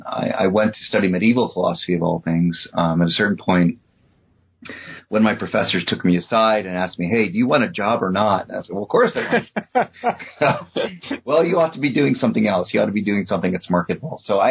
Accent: New Rochelle, New York, United States; born there; I was born in New York State, New Rochelle, New York. Both my parents grew up in the Bronx.

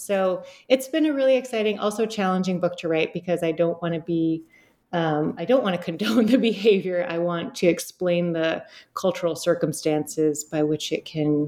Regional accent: Detroit, Michigan, United States; So I grew up in Southeast Detroit.

